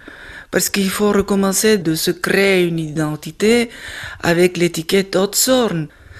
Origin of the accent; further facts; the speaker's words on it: Bulgaria; moi je viens de la Bulgarie, un pays ex-socialiste, mais je me rappelle pendant mon enfance